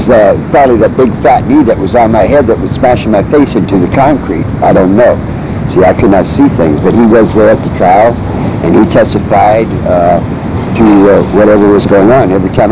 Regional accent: California, United States; recommending to the court that I stay out Pacific Garden Mall for the rest of my life. And this is my hometown.

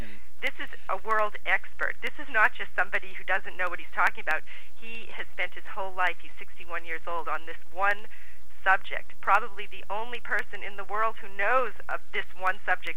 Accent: Florida, United States; moved away; we came from Florida, and in Florida, I actually had a store.

